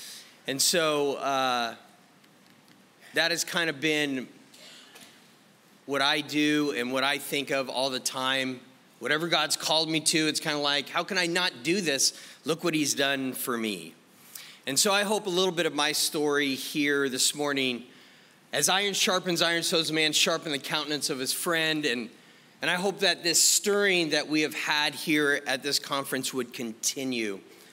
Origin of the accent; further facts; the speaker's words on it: Castle Rock, Colorado, United States; If you don't know me … I'm from Castle Rock, Colorado.